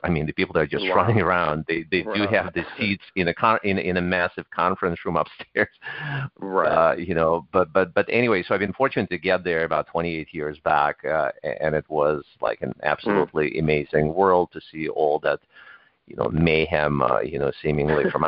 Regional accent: Ukraine; English is a second language; moved away; I grew up in Ukraine when it was still part of its former Soviet Union.

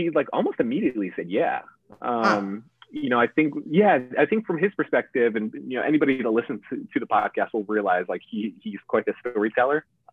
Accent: New York, United States; now in California, United States; We're all originally from New York. So we, you know, a couple of years ago, we went back to New York, moved them up to California to be closer to us.

